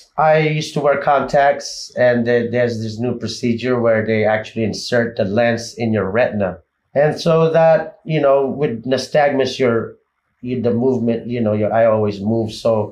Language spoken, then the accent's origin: English; Philippines; when I built a house in the Philippines, I built it, you know, I brought my whole team, my bandmates, my hometown.